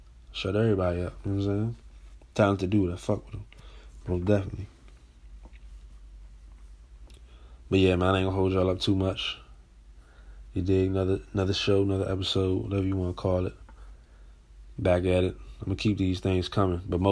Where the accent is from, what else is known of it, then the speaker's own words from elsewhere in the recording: United States; us growing up in America, let's keep it a bean.